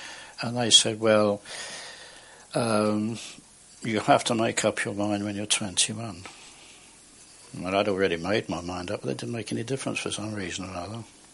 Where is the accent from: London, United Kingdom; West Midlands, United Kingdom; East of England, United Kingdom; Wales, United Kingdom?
London, United Kingdom; I was born in Kilburn on the 4th of July 1919, in London. My father was Swiss, my mother English. I was educated at a church school until I was 10.